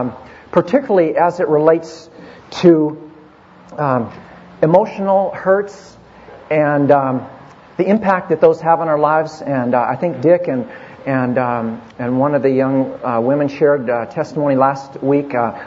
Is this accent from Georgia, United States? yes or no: no; Portland, Oregon, United States; I grew up in Portland, Oregon. I'm the oldest of seven kids.